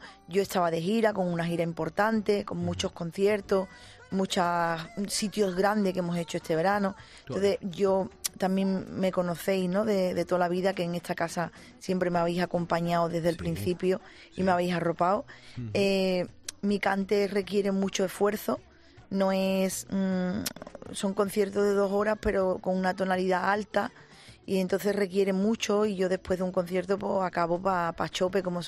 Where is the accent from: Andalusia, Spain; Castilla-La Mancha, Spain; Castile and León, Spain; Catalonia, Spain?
Andalusia, Spain; verdad que en Andalucía tenemos todos mucha costumbre de, además de celebrar todo